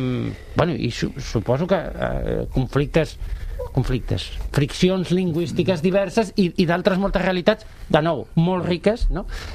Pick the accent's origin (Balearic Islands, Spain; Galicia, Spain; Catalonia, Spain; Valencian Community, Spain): Galicia, Spain; jo que sóc galeico-català, que sóc gallec i seré fins que em mori